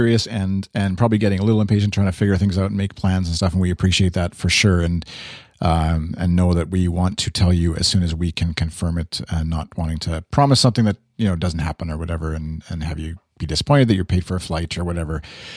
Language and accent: English; Canada; accent: Canadian; my little Canadian accent slipped in there